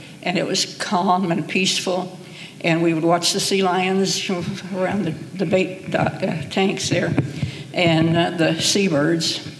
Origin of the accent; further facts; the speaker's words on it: California, United States; also born or lived in Texas; No, when I was born in Texas, but when I was two, my family moved to Northern California so that my dad could work.